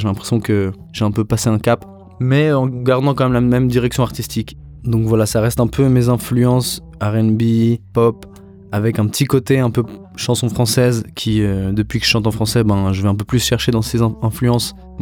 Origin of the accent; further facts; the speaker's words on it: Geneva, Switzerland; Moi je suis un musicien suisse, je viens de Genève